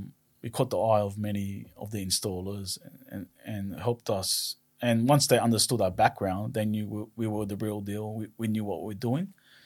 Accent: Villawood, New South Wales, Australia; I grew up in Villawood. I never moved too far away. I was staying in that Western Suburbs area

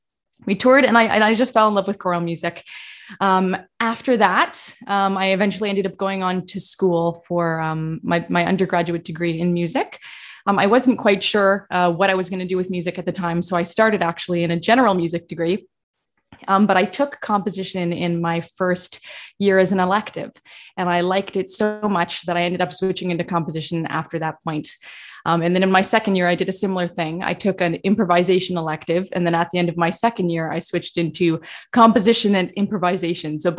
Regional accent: Canada; I'm a Canadian composer living in Vancouver, British Columbia.

